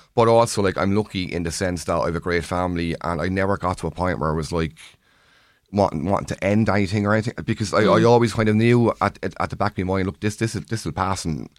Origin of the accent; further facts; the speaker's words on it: Waterford, Munster, Ireland; because I'm from Waterford